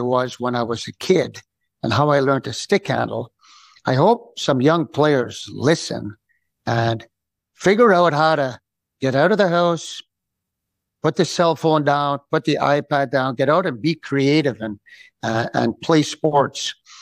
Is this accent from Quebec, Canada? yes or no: yes; Montreal, Quebec, Canada; We were living in Rosemount on a steep street